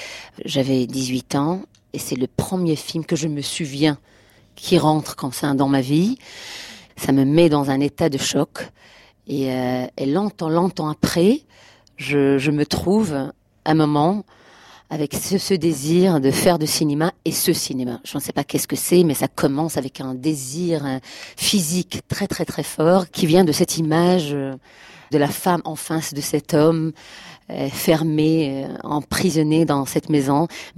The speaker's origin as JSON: {"language": "French", "town": "Haifa", "region": "Haifa District", "country": "Israel", "tie": "born or raised there", "also_born_or_lived": "Beersheba / Tel Aviv", "second_language": "French", "said": "Et nous, la famille, on est déménagé de Beersheva au nord d'Israël, à Haïfa. Et quand je me suis grandie, je déménageais encore au centre, à Tel Aviv."}